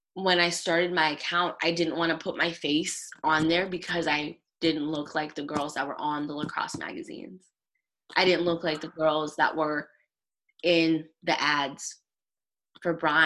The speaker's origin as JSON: {"language": "English", "country": "Zimbabwe", "tie": "born or raised there", "said": "when I was growing up in Zimbabwe"}